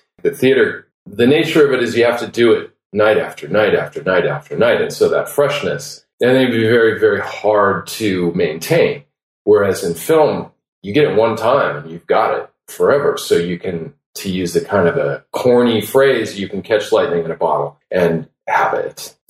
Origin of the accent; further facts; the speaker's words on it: Los Angeles, California, United States; Well, gosh, I grew up in Los Angeles. … who wrote I Am Legend and Shrinking Man